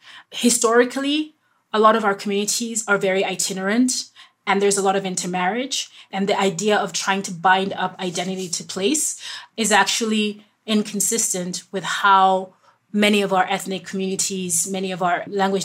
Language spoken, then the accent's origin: English; Nairobi, Kenya; Because I grew up in Nairobi. I was born in Nairobi. When I was a kid, we would ride our bicycles until you were so tired that you could barely walk. And I know my neighborhood in Nairobi, like the back of my hand.